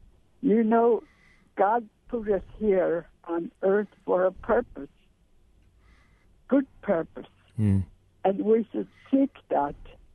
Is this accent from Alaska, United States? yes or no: yes; Bethel, Alaska, United States; You know, I was born here in Bethel in 1929. And I've lived here all my life.